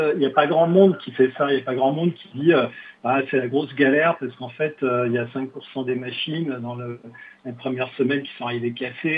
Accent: Brittany, France; Et je suis breton d'origine, mais là, je suis une fois à Paris.

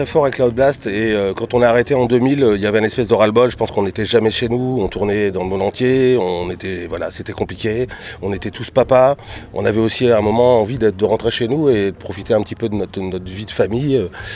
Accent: northern France, France; on est originaire du nord de la France

